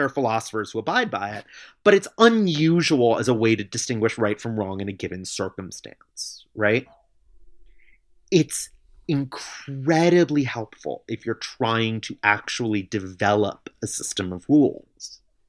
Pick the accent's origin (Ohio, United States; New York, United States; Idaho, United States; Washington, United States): New York, United States; New York City; Yeah. I mean, look, I grew up in New York City. It's a big problem now.